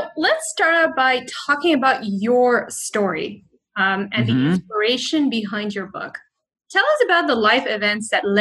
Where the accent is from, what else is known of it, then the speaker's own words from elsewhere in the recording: Dubai, United Arab Emirates; I grew up in Dubai, and we have sunshine all the time. We rarely get rain.